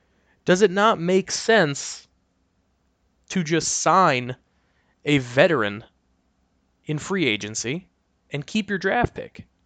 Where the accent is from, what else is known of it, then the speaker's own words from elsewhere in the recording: Bronx, New York, United States; I am born and raised in the Bronx, New York